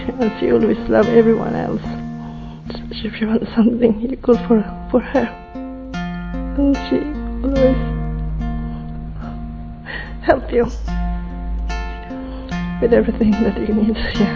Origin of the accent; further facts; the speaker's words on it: Philippines; I'm from the Philippines.